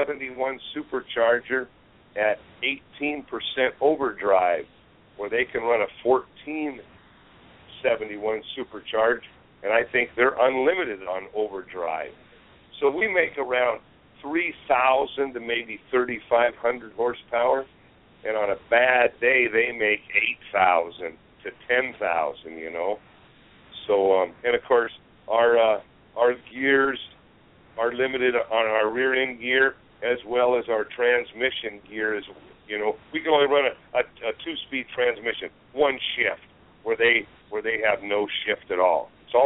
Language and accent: English; Seattle, Washington, United States; You know, we're from Seattle, Washington, so, we're not used to the muggy air up in there.